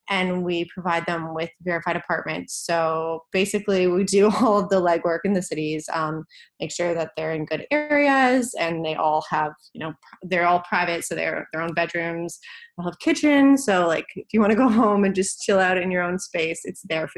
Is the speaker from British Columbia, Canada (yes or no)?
no; Toronto, Ontario, Canada; Yeah, so I'm originally from Canada, a little backstory on me. Grew up just outside of Toronto, and I went to university there for business.